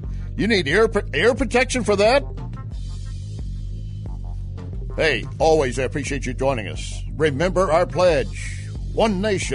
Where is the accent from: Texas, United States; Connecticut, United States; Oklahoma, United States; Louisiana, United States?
Texas, United States; Austin; you look at Texas, my home state, and I'm ashamed to say even my birth city, Austin, is blue